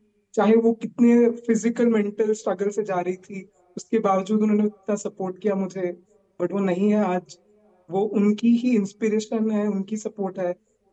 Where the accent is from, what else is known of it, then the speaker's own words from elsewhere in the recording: Odisha, India; मैं उड़ीसा से हूँ